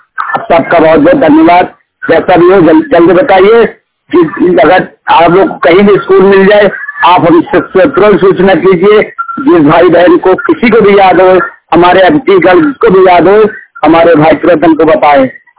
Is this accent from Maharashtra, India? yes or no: no; Garai, Uttar Pradesh, India; मैं कौशाम्बी जिला गांव ग्राम गराई का रहने वाला हूँ। कौशाम्बी जिला उत्तर प्रदेश यूपी में पड़ता है।